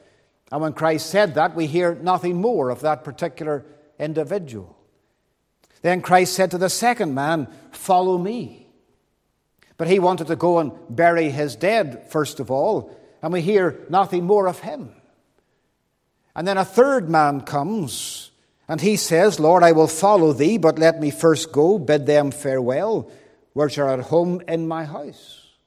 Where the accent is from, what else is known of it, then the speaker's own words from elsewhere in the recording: Londonderry, Northern Ireland, United Kingdom; now in Omagh, United Kingdom; I'm from Londonderry, as I've mentioned.